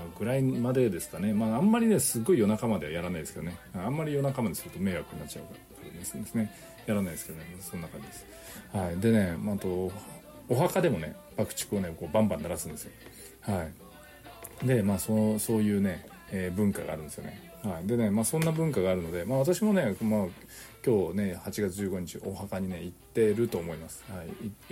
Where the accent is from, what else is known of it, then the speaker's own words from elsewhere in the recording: Kunimi, Nagasaki, Japan; 私もね、まあ、出身がね、こう雲仙市国見町っていうところなんですけど